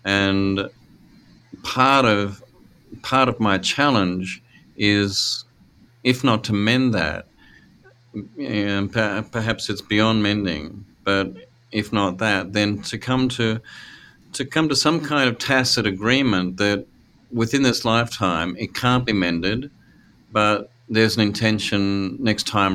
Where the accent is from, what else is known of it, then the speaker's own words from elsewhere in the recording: Australia; accent: Australian; AU is for Australia. That's my accent, if you hadn't already picked it up.